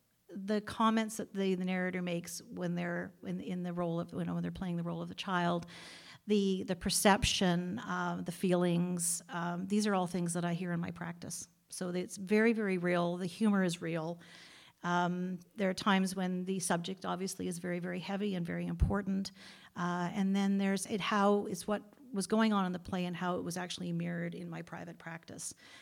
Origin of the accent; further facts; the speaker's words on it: Canada; I'm from Canada, but I went to the States and did some work there